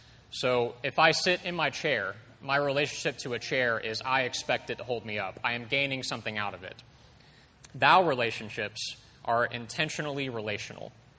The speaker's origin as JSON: {"language": "English", "region": "Mississippi", "country": "United States", "said": "I'm from Mississippi. I don't talk good."}